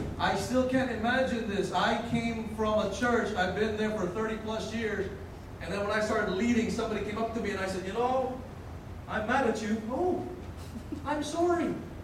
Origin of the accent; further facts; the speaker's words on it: Philippines; I love Filipinos. I'm a Filipino.